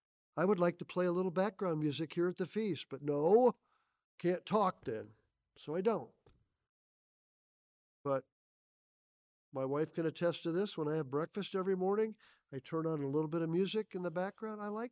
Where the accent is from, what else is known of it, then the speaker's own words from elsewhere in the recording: Nebraska, United States; I grew up in Nebraska. I love that.